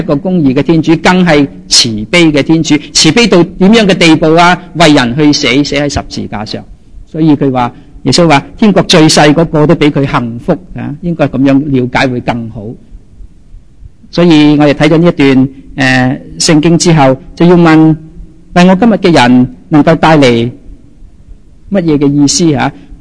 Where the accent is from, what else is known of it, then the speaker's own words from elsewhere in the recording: China; 我哋中国人都可以懂啊